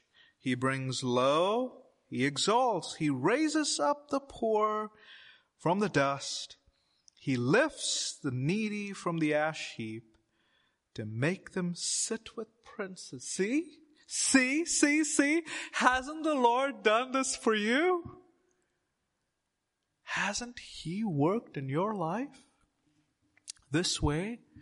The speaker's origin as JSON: {"language": "English", "country": "India", "tie": "born or raised there", "said": "when I grew up in India, British English, they don't allow this kind of talk."}